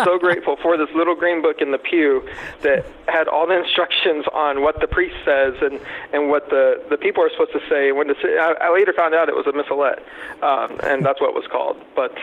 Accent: Texas, United States; And one of the reasons was because growing up in East Texas, you had a lot of people asking, are you saved?

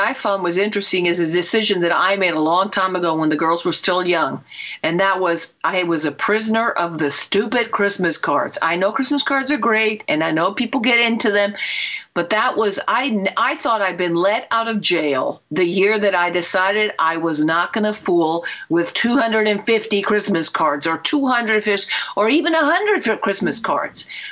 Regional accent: Italy; growing up in Italy, we did not have Advent wreaths.

